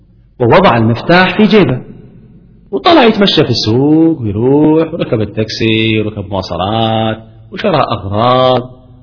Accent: Kuwait; وقلنا للناس عندنا في الكويت، يا ناس اللي يحب يعطي هدية حق أمه

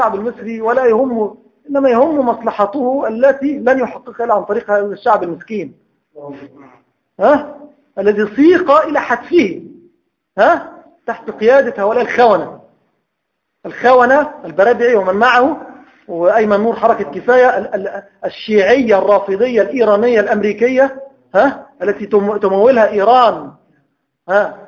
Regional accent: Egypt; ويؤجج نار الفتنة عندنا في مصر

